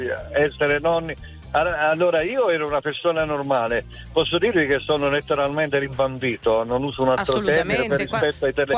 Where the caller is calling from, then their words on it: Manfredonia, Apulia, Italy; Sono di Manfredonia, dalla Porta del Gargaro. Per andare sul Gargaro dovete passare da me.